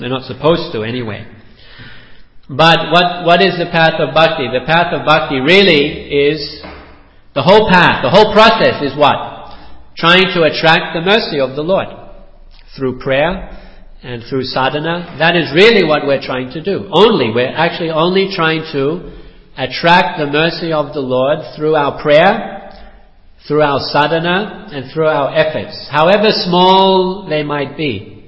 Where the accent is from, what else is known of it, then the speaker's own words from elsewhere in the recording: Australia; moved away; also born or lived in India / China; Well, I'm from Australia a long time ago. I left a long time ago. And for the past many years, I have been in India and then China.